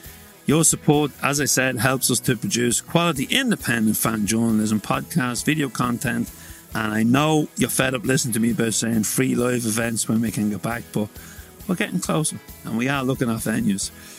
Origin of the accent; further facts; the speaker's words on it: Drogheda, County Louth, Ireland; went to cancer support in Leeds and in Drogheda, my hometown.